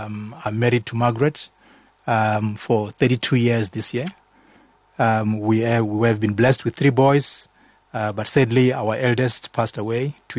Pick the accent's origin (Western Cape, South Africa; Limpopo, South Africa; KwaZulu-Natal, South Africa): Limpopo, South Africa; I grew up in Limpopo. Vendor speaking, my background.